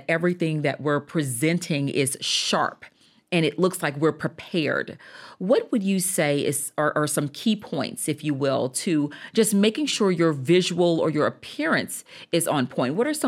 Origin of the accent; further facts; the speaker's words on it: the South, United States; accent: Southern twang; I'm from the South. And so that Southern twang is definitely still there.